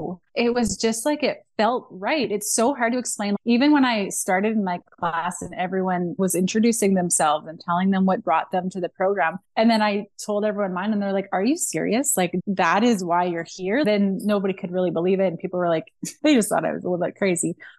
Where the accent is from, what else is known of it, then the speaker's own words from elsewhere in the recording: Saskatchewan, Canada; And so I'm from Saskatchewan. So I was living near Regina, Saskatchewan.